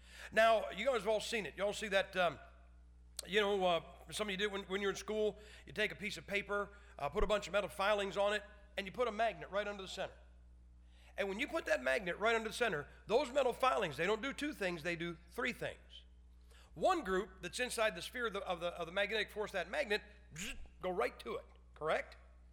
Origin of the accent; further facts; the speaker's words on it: Ohio, United States; I'm from Ohio.